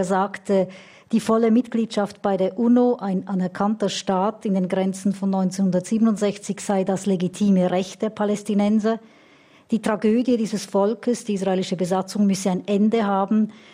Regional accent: Switzerland; Das kennen wir als Schweizer gut.

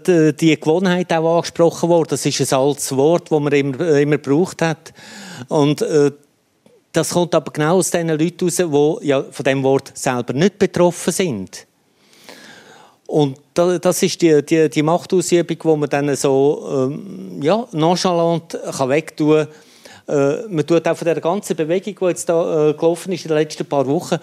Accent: Switzerland; wenn ich als Schweizer ins Ausland gehe, im deutschen Sprachraum, ist mir lange dann als Kuhschweizer ausgelacht worden.

